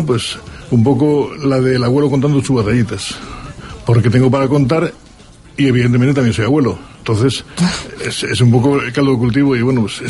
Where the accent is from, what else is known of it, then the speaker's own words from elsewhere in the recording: Cuenca, Castilla-La Mancha, Spain; yo soy de Cuenca. Cosa que pocos pueden decir.